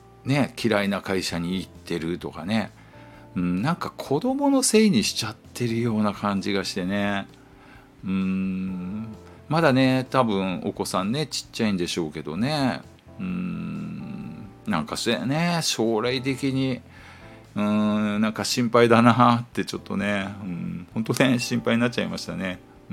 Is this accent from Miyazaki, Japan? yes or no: yes; Miyazaki, Japan; 僕もね、あの宮崎のね九州の宮崎の田舎出身ですけどね